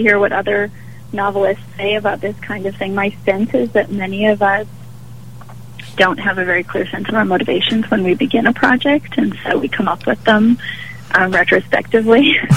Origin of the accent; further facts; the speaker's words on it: St. Albert, Alberta, Canada; now in United States; this was not an experience that I had growing up in St. Albert